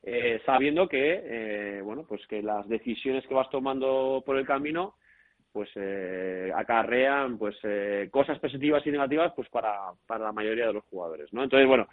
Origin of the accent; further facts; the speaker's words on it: Pamplona, Navarre, Spain; Tuve la oportunidad cuando bueno, salí de Pamplona, de irme a Estados Unidos.